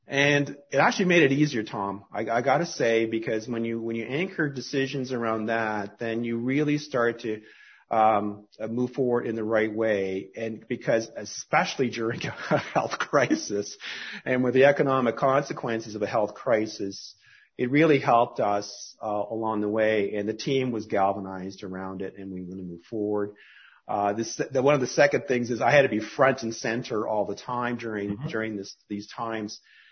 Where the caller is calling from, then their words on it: Calgary, Alberta, Canada; And by the way, I'm calling from Calgary, so it's 10 a.m. It's 10 a.m. here in Calgary.